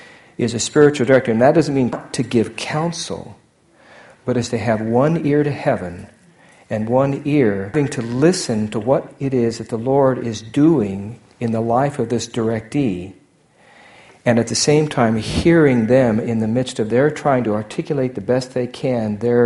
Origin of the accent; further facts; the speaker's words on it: Idaho, United States; I was born in Idaho, grew up in Idaho. My parents were born in Idaho and grew up in Idaho.